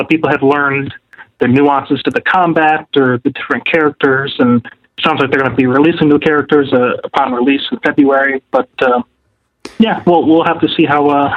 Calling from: Rochester, New York, United States; from Rochester, New York

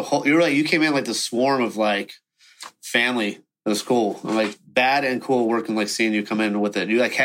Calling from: Aptos, California, United States; I'm calling in from Aptos, just in Santa Cruz here, from the deep in the fires.

